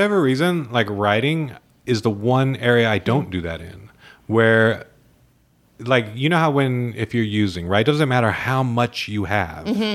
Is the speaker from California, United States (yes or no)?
yes; San Diego, California, United States; born there; No, I love coming down. I was born in San Diego.